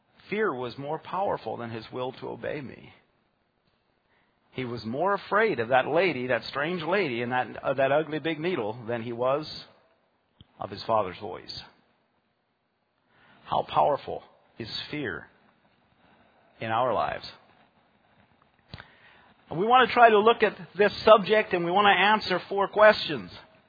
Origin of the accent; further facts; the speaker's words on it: Pennsylvania, United States; I thought growing up in Lancaster County that we had some towns with some pretty unique names down here in Lancaster County